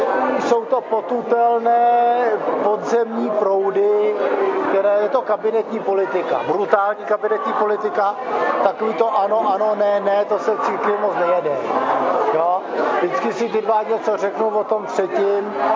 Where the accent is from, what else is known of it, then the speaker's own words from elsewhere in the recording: Prague, Czechia; No, jsem z Prahy, no.